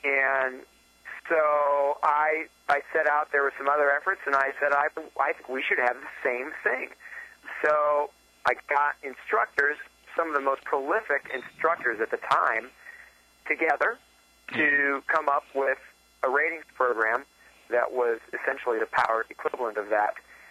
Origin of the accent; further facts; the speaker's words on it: Pittsburgh, Pennsylvania, United States; We're from Pittsburgh, Pennsylvania.